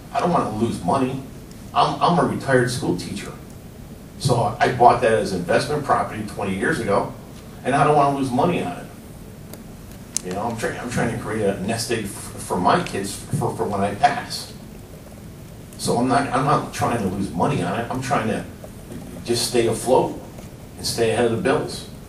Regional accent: Bethlehem, Pennsylvania, United States; I grew up in West Bethlehem over in Cayman Avenue area. Those homes there were, I mean, they were like lower middle class housing.

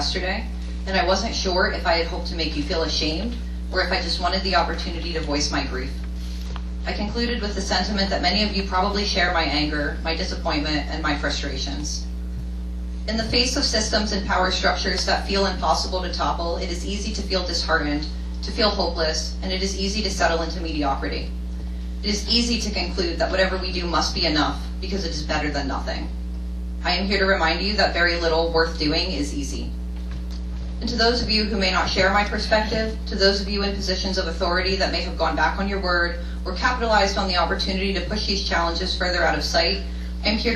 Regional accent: Easton, Pennsylvania, United States; I am from Easton. I do spend a great deal of time in Bethlehem, and I happen to love this city.

